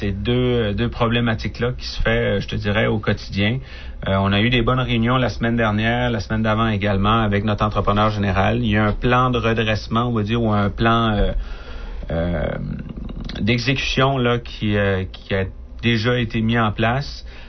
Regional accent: Canada; accent: Mi'kmaq; Mon accent Mi'kmaq est un peu différent, mais ça sent bien.

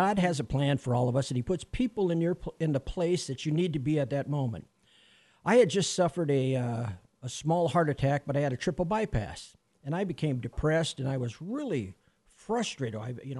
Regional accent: Sioux City, Iowa, United States; also born or lived in Winona, United States; I'm from Sioux City, grew up on Pollock Hill at St. Francis School, went to Helan, then went to St. Mary's University in Winona, Minnesota.

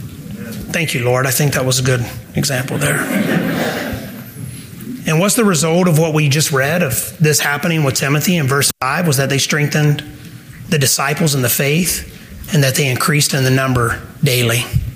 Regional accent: Southern United States, United States; We're both from the South. Her family is still in the South.

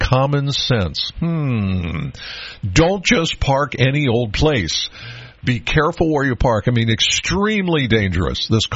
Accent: Penns Valley, Pennsylvania, United States; I'm from Penns Valley, so when I come to the studio in State College, I come through Center Hall.

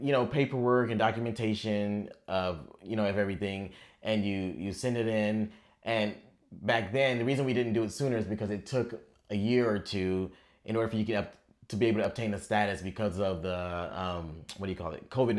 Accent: Sacramento, California, United States; now in San Diego, United States; I'm actually from Sacramento. Well, I grew up in Sacramento, but I claim San Diego because I've been here for so long.

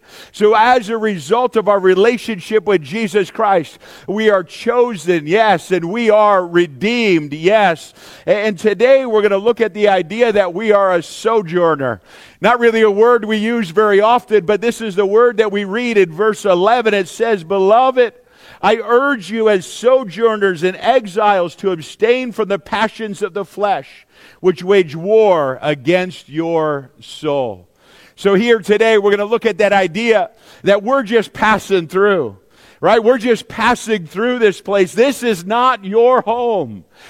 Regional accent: Litchfield, New Hampshire, United States; now in Parma Heights, United States; I grew up in Litchfield, New Hampshire. Is that what you're asking me? You know, where I'm from? Or where I'm from, maybe where I live right now. You know, so Parma Heights, right, is the city that I live

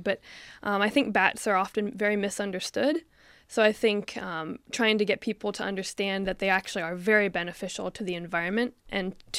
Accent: Cincinnati, Ohio, United States; now in Australia; I'm from Ohio, so Cincinnati, Ohio.

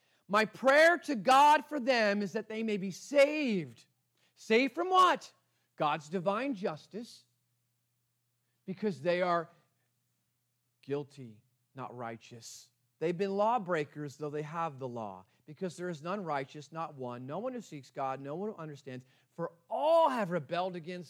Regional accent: New Jersey, United States; I'm from New Jersey. I'd say, hey, you guys.

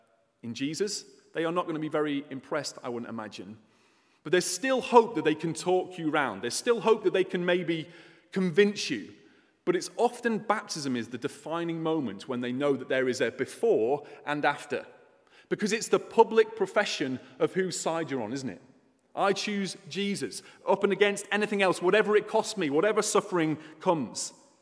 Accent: England, United Kingdom; We are from England. We supported England.

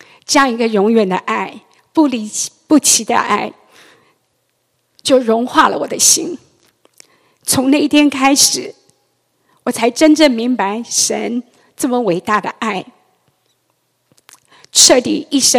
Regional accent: Taiwan; born there; 我出生在台湾一个拜偶像的一个家庭里，18岁那一年，神的光临到了我，让我开始离开拜偶像，开始信靠跟随这位又真又活的神。

